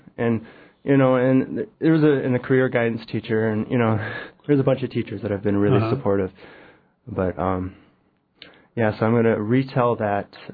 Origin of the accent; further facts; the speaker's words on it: Juneau, Alaska, United States; I grew up here in Juneau, Alaska, and so I think a lot of local people would really connect with this story.